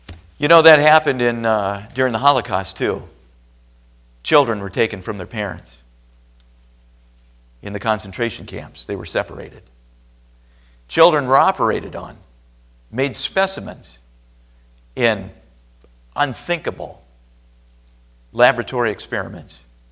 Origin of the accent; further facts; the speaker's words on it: Iowa, United States; And I've caught myself on the farm that I grew up in Iowa praying for rain.